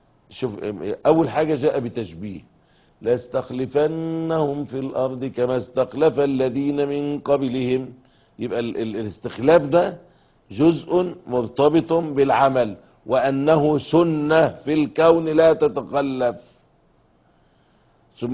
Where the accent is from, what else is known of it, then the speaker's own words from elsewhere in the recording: Egypt; بلادنا مصر